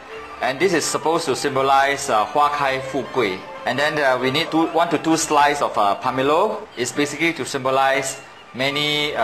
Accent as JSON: {"language": "English", "country": "Singapore", "said": "We are from Singapore."}